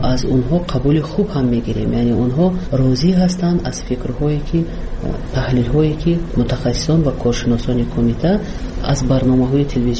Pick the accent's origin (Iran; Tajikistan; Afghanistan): Tajikistan; first language Tajik